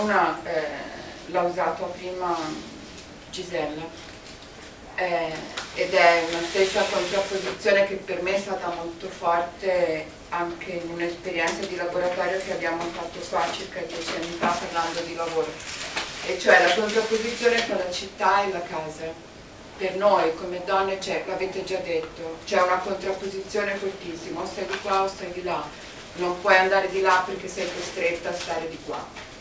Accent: Tuscany, Italy; Io di origine sono toscana

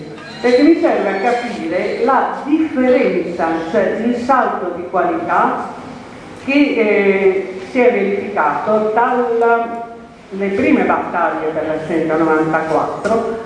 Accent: Milan, Lombardy, Italy; noi che siamo in Lombardia, sono di Milano

